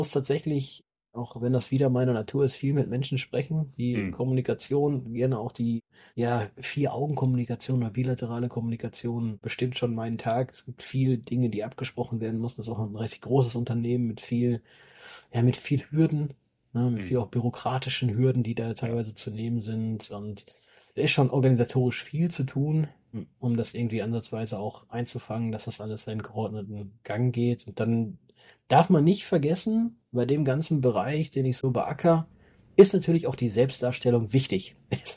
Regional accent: North Rhine-Westphalia, Germany; hier so ein bisschen als Ostwestfale ist ja die Heimat

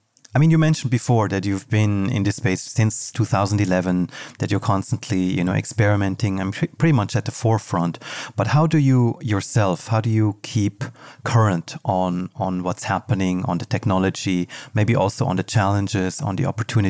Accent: Switzerland; I grew up in Switzerland

